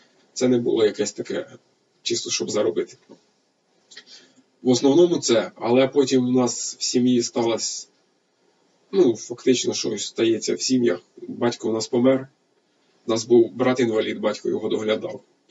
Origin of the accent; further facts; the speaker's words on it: Kyiv Oblast, Ukraine; now in Vinnytsia, Ukraine; а я взагалі з Київської області. Хоча, в принципі, живу у Вінниці.